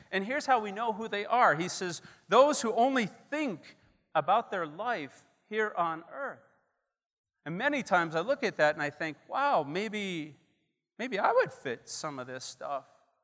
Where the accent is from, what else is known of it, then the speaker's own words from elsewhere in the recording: Milwaukee, Wisconsin, United States; Yes, I'm a Milwaukeean, born and raised. Yes, I'm from Wisconsin. Everyone corrects me everywhere else I go in the United States.